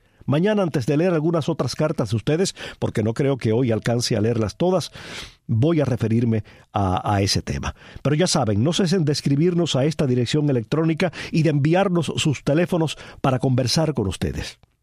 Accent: Palma Soriano, Santiago de Cuba, Cuba; Ambos nacimos, o yo nací en Santiago, aunque viví toda mi vida en Palma.

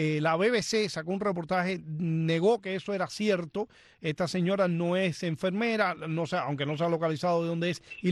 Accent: Cuba; moved away as an adult; estando yo en Cuba, estoy hablando de hace 25 años que salí yo de Cuba

